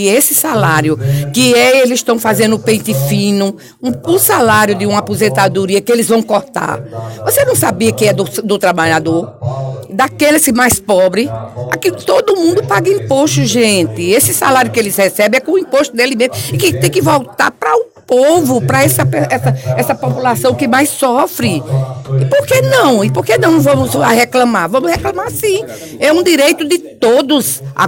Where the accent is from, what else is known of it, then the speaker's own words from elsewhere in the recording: São José de Piranhas, Paraíba, Brazil; É por isso que eu quero ser candidata a prefeito em São José de Piranhas, na minha terra